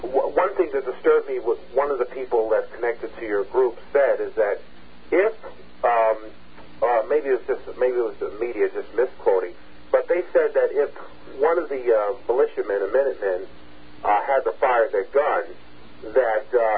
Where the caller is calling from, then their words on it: New York, United States; I'm calling from New York.